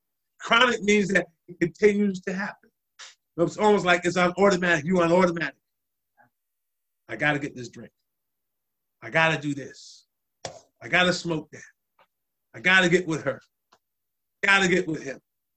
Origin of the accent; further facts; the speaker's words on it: Newark, New Jersey, United States; My twin brother and I, we grew up on Monday night prayer. My mother had a prayer, was part of a prayer group in the projects in Newark, New Jersey.